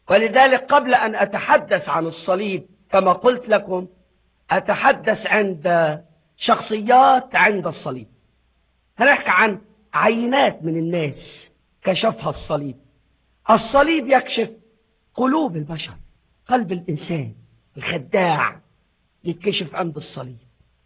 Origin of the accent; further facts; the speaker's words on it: Egypt; ده عندنا في مصر مش عندكم